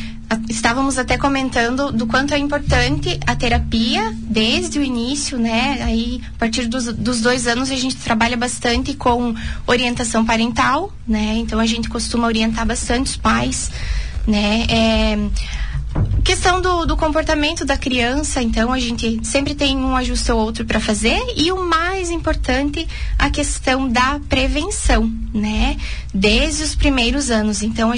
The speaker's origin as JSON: {"language": "Portuguese", "town": "Luzerna", "region": "Santa Catarina", "country": "Brazil", "tie": "born or raised there", "said": "eu sou natural de Luzerna, né? Eu vim pro município faz pouco tempo."}